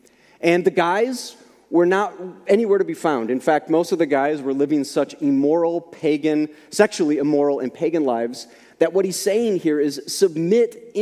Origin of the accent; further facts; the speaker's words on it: United States; I have great pride in being an American.